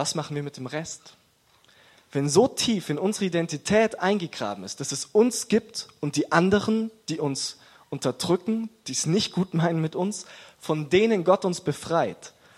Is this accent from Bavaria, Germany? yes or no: yes; Augsburg, Bavaria, Germany; also born or lived in Munich; dass ich in München geboren und in Augsburg aufgewachsen bin